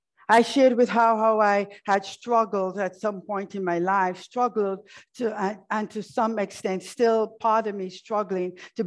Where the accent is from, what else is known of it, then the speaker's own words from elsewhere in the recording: Jamaica; moved away as an adult; our church life as we grew up with in Jamaica. I've been in this country for 43 years